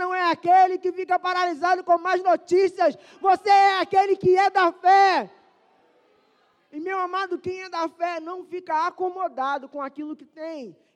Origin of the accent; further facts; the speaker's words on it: Rio de Janeiro, Brazil; Aqui, nós que somos do Rio de Janeiro